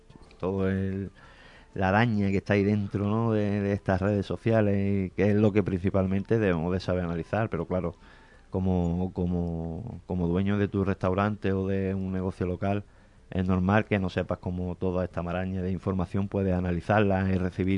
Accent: Andalusia, Spain; Somos andaluces, vamos a responder con arte

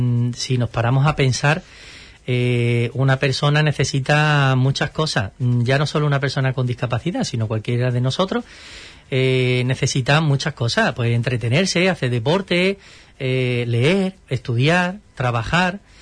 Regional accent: Rociana del Condado, Andalusia, Spain; principalmente porque soy de Rociana del Condado

